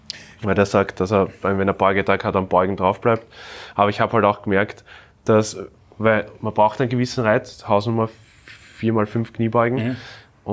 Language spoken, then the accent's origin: German; Austria; wenn du als Österreicher unterwegs bist